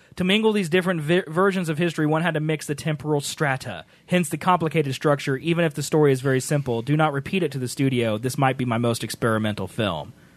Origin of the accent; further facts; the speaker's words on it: United States; I believe that's how most Americans are